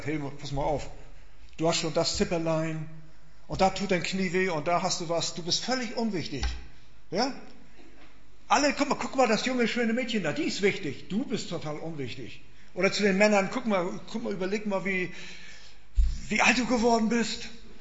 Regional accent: Kiel, Schleswig-Holstein, Germany; Ich komme aus Kiel, da haben wir auch Antworten

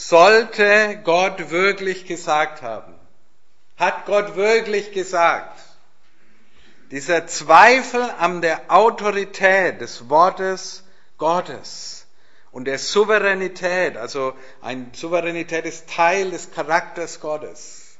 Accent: North Rhine-Westphalia, Germany; ich komme aus dem Ruhrgebiet

